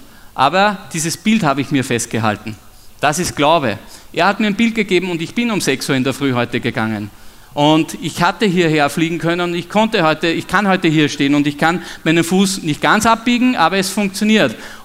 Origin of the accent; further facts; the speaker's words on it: Burgenland, Austria; das war bei uns im Burgenland in Österreich.